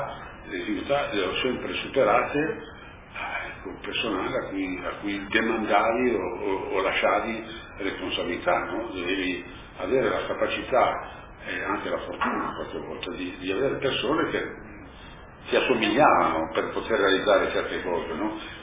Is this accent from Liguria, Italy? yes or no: yes; Genoa, Liguria, Italy; born there; Genova è la mia città natale, tutto bene, insomma ho 20 anni